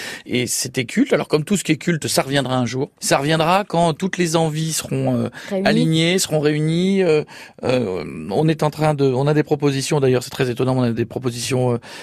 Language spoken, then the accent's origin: French; Royan, Nouvelle-Aquitaine, France; quand j'étais gamin à Royan